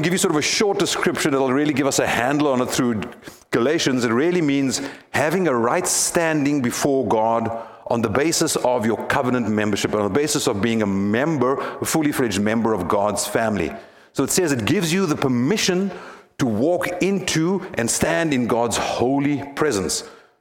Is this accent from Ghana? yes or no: no; South Africa; As you know, we grew up in South Africa, and we grew up under apartheid.